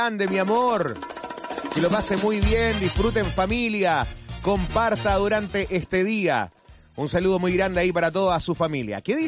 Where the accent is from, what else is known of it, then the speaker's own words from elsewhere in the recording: Lebu, Biobío, Chile; ¡Qué linda es mi tierra! ¡Qué lindo es Lebu!